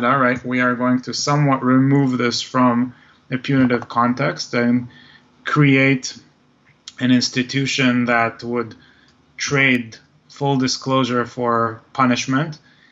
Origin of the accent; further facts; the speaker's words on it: Israel; so as you know, I'm originally from Israel